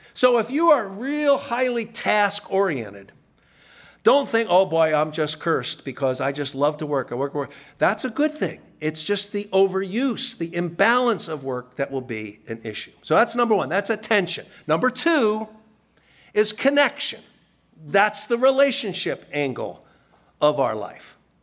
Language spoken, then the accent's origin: English; Philadelphia, Pennsylvania, United States; I said, no, I grew up in Philadelphia. We carried guns for a completely different reason.